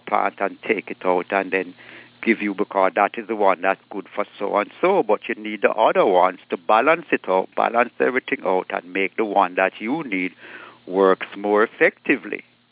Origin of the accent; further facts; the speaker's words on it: Summerhill, Jamaica; I grew up in Jamaica, in the country.